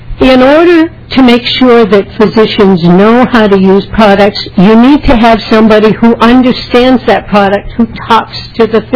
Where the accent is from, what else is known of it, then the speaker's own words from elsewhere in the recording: Maryland, United States; I'm from Maryland. I'm here in Minnesota for 3 days, and I'm spending money.